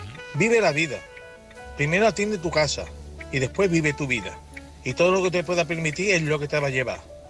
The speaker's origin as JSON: {"language": "Spanish", "town": "Seville", "region": "Andalusia", "country": "Spain", "said": "de Sevilla."}